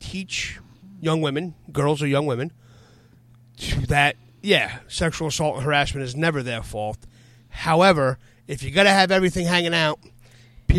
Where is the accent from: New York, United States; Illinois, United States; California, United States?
New York, United States; Bronx; I was from the Bronx.